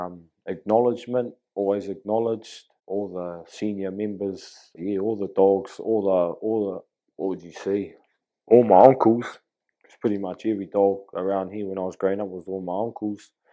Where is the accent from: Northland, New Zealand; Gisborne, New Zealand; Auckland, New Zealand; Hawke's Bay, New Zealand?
Hawke's Bay, New Zealand; Wairoa; Nō te Wairo ahau. Born and bred in Wairo, yep.